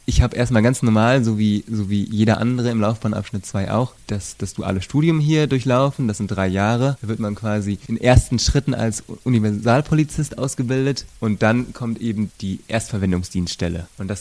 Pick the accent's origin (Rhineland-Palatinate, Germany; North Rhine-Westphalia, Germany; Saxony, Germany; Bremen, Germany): North Rhine-Westphalia, Germany; Ich komme ursprünglich aus dem Sauerland. Das ist auch schon etwas bergiger